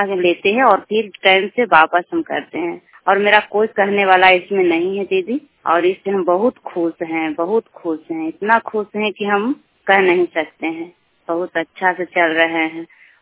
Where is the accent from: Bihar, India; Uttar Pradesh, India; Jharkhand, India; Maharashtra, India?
Bihar, India; Niwasa; ग्राम post निवसा थाना हरनौत जिला ललंदा ग्राम पंचायत निवसा के रहने वाली हूँ।